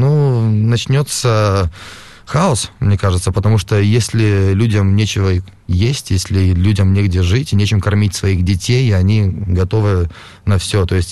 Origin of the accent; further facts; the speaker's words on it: Russia; когда я им говорил, что я из России, все чаще встречал слова благодарности